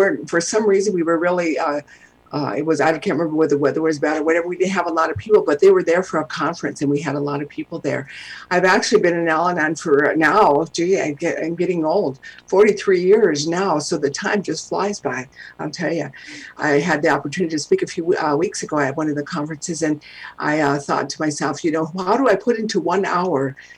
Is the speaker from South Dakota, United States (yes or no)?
yes; Rapid City, South Dakota, United States; I went to Catholic school, born and raised, and I grew up in Rapid City, which is not on the reservation.